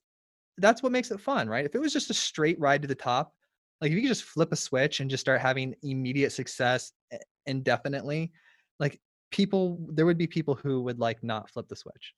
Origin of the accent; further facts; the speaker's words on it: Florida, United States; Yeah, I'm from Florida. I'm in Florida and I'm wearing my Columbia jacket.